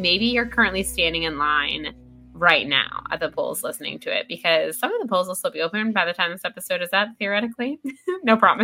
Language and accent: English; United States; I know we're being very American